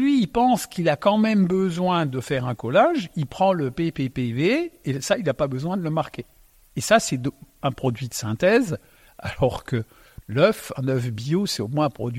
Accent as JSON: {"language": "French", "region": "Grand Est", "country": "France", "first_language": "Alsatian", "second_language": "French"}